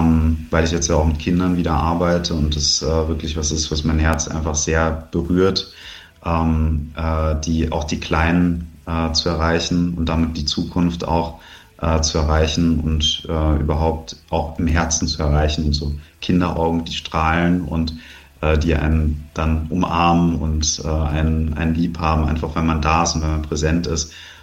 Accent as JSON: {"language": "German", "town": "Frankfurt am Main", "region": "Hesse", "country": "Germany", "tie": "born or raised there"}